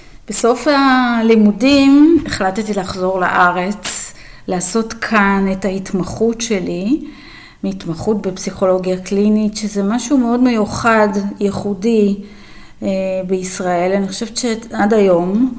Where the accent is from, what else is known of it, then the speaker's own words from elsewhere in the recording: Ashkelon, Southern District, Israel; also born or lived in Switzerland; אני בת של מהגרים משוויץ, שעלו לישראל איתי כשהייתי קטנה, והמעבר הזה משוויץ לישראל, לאשקלון, זה מין מעבר כזה מורכב מאוד. גדלתי שם